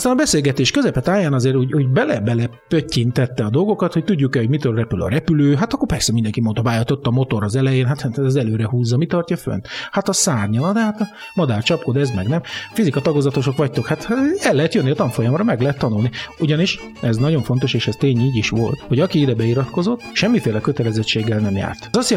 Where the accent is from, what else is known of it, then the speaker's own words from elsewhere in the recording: Mohács, Baranya, Hungary; also born or lived in Pécs, Hungary; Pécsen én baranyai születésű gyermek vagyok. Mohácson születtem, ott is jártam egy évig gimnáziumban, csak elköltöztünk Pécsre.